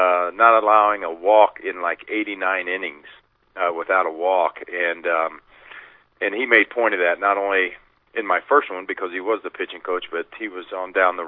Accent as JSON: {"language": "English", "town": "Houston", "region": "Texas", "country": "United States", "tie": "born or raised there", "said": "I was you know, really happy that I decided to play three wonderful years in my hometown here in Houston."}